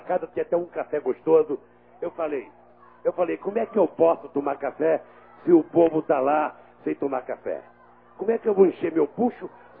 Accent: Northeast Region, Brazil; born there; Eu nasci no Nordeste. Não tive grandes estudos.

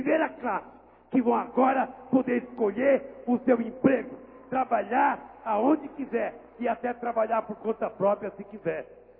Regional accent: Caeté, Minas Gerais, Brazil; born there; não eu, que nasci em Caeté

